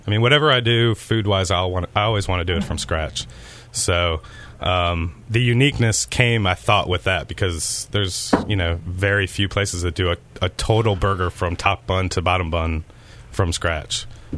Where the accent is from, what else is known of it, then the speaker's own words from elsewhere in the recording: Chicago, Illinois, United States; now in Houston, United States; I was done with Memphis. I mean, I'm from Chicago, and Memphis is just not one of those places you can stay for more than 9 years.